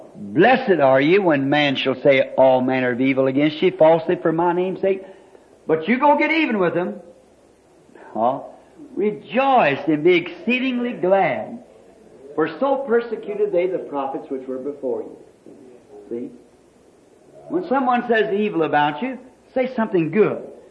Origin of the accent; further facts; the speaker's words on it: Kentucky, United States; And said, if any of the boys jumps on you, call me a corncracker, because I was from Kentucky, you know.